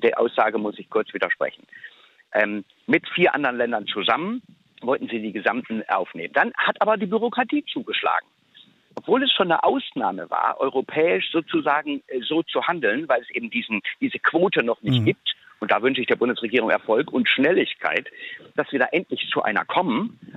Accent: Saxony, Germany; Ich komme aus Sachsen und ich weiß

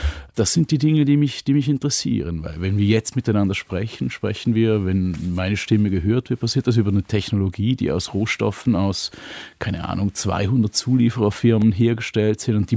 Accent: Switzerland; Und ich bin ja Schweizer

